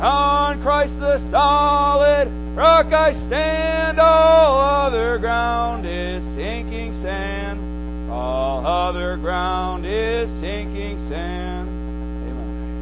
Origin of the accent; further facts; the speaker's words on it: Wisconsin, United States; This is the barn I worked in growing up in Wisconsin. I grew up on a dairy farm